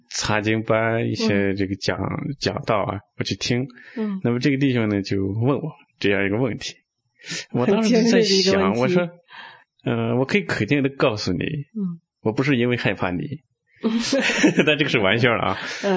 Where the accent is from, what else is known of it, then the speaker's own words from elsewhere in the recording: Shaanxi, China; born there; 因为我是出生在陕西。